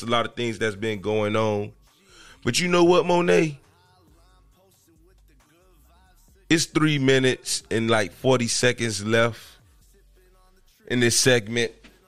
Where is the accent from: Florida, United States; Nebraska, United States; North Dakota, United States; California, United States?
Florida, United States; Miami; I just learned growing up in Miami, being born and being a product of Miami, Florida